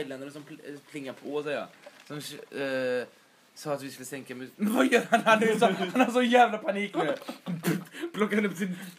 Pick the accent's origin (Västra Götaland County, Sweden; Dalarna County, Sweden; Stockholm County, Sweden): Stockholm County, Sweden; Stockholm; Alltså, vi är från Stockholm.